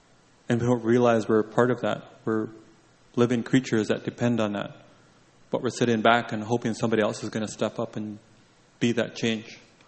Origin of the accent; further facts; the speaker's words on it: British Columbia, Canada; I grew up in Wet'suwet'en territory with my grandparents